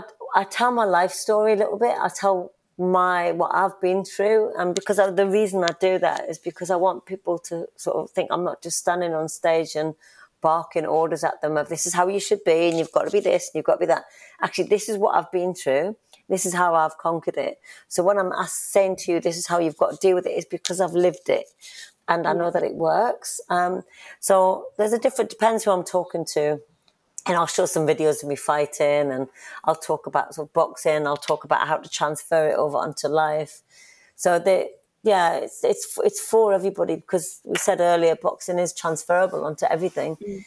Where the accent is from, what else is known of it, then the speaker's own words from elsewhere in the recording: North East England, United Kingdom; because I'm a Geordie.